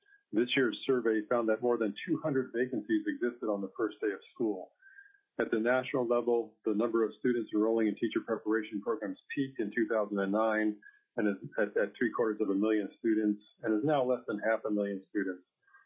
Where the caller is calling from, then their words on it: Anchorage, Alaska, United States; I'm calling in from Anchorage.